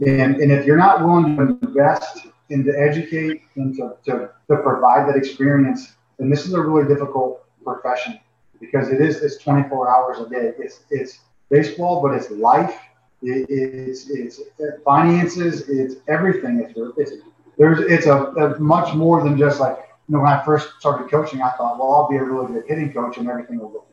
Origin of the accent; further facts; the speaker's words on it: United States; but also was offered SEC coaching jobs when I was growing up in the States because my brothers and I had to take him.